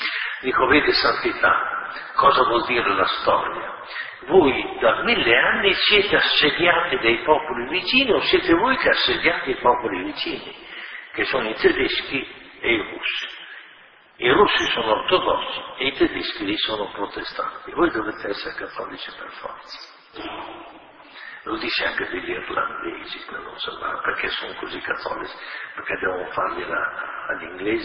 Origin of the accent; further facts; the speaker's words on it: Emilia-Romagna, Italy; io vengo dall'Emilia Romagna, siamo stati per secoli sotto il Papa.